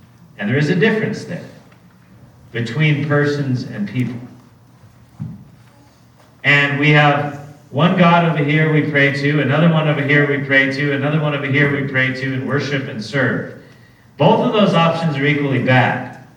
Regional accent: California, United States; I'm a Californian, we're pretty open people

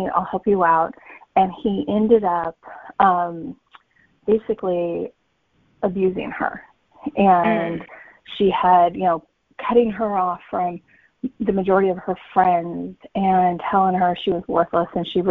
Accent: Midwest, United States; now in California, United States; I set most of my stuff Midwest because I live in California, but I grew up in the Midwest.

